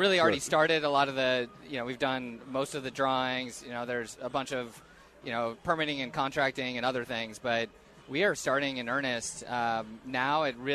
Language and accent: English; Sacramento, California, United States; I could have never imagined something like this growing up in Sacramento, you know, with no sports team when I was born.